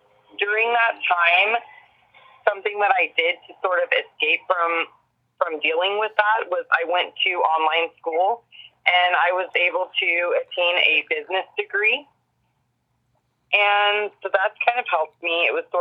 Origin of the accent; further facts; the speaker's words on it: Campbell, California, United States; Yeah, so I'm 41. I grew up in the Campbell area, visiting Santa Cruz pretty frequently as a child. It was kind of my area to go to, kind of a retreat. I grew up kind of in the group home and foster care system.